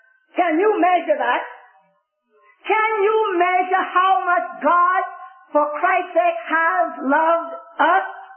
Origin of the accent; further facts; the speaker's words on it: England, United Kingdom; moved away; I remember when I came from England in 1949, this sweet little girl said to me